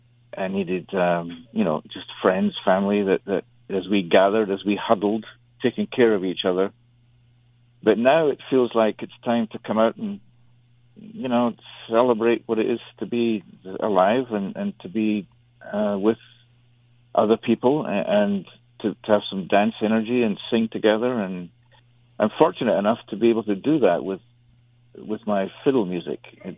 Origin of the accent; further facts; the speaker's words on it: Scotland, United Kingdom; accent: Scottish; As you can tell from my accent, I am from Scotland.